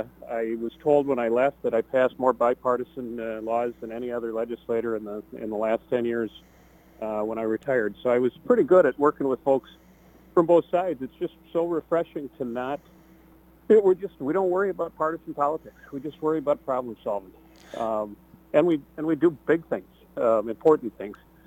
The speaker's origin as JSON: {"language": "English", "region": "Minnesota", "country": "United States", "tie": "born or raised there", "said": "I was born in Dakota County. My wife Julie and I grew up here. I went to school, church here, chose to raise our family here."}